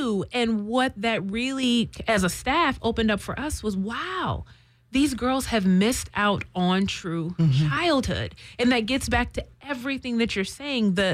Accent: Midwest, United States; I actually, I'm originally from the Midwest

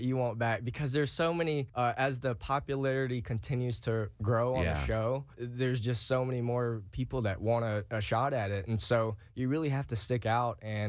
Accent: Fayetteville, Georgia, United States; I grew up Metro Atlanta, so Fayetteville, Hampton area.

